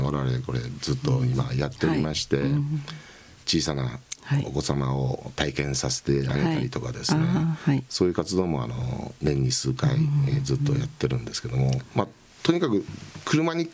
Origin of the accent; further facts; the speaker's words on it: Toyama, Japan; やっぱり富山人だからだと思うんですよ、うん、まあ、やっぱそれしかないですよね、富山で生まれてい